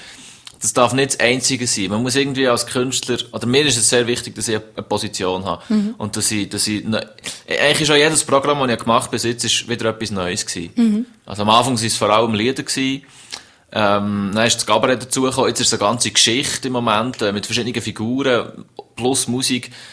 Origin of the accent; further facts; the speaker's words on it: Bern, Switzerland; Und bei uns in Bern ist eben Ehrlichkeit tönt wie Ehrlichkeit. Und wir sagen eben nicht Kate, sondern Kreid.